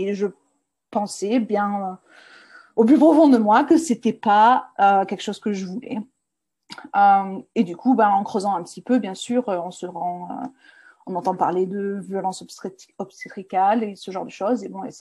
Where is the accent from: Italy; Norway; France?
France; Donc moi j'ai grandi en France